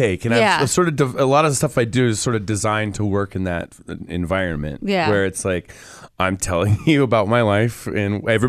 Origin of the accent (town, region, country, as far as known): Atlanta, Georgia, United States; born or raised there; also born or lived in Nebraska / Los Angeles